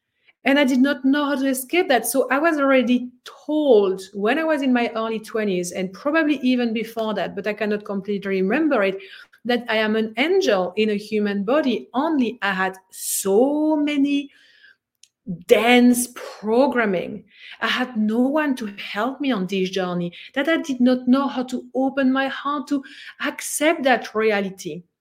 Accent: Brussels, Brussels-Capital Region, Belgium; I was just walking down the street in Brussels, my hometown in Belgium, just, you know, like just doing my thing, walking down the street.

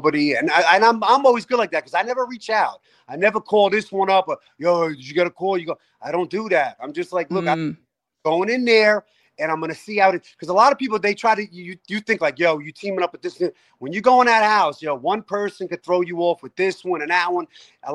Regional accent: New Jersey, United States; she's from Arkansas and I'm from New Jersey.

